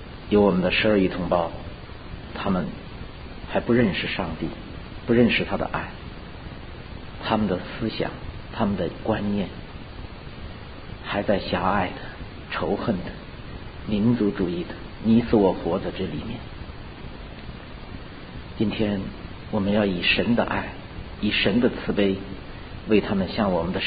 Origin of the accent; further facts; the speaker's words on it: China; 我们都是中国人，我们血管里流的都是那块土地上神州大地养育我们的血。